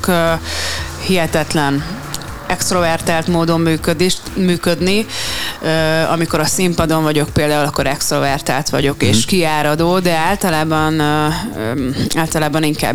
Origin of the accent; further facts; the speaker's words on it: Budapest, Hungary; Egyrészt már pesti vagyok, meg tényleg szeretek itt játszani